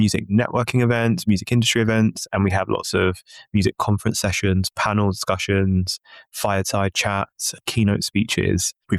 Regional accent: London, United Kingdom; I'm born and raised in London.

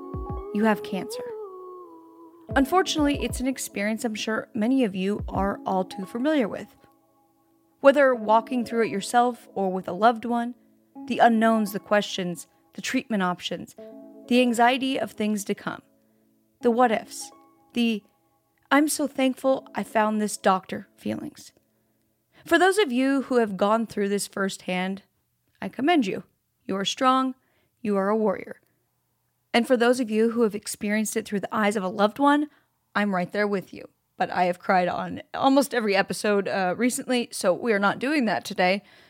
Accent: Oregon, United States; coming to you live from Oregon, my home state, home of many Bigfoot sightings

